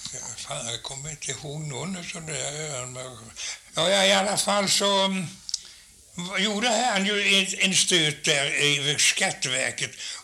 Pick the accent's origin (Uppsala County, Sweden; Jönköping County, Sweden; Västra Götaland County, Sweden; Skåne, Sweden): Jönköping County, Sweden; Skirö; born there; i Skiresocken som där jag är född.